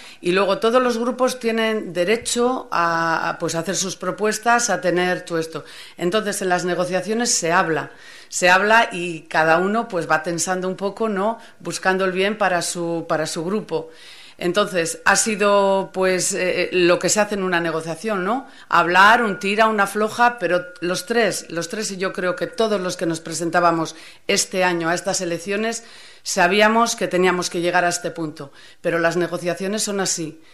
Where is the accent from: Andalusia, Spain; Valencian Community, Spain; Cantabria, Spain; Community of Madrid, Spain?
Cantabria, Spain; Laredo; que como somos de Laredo, ¿no? Pues a muy buen puerto hemos llegado.